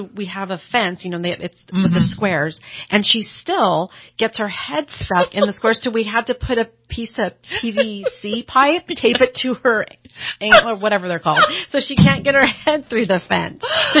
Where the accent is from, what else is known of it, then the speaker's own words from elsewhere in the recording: Shingletown, California, United States; So I moved, I'm from Shingletown.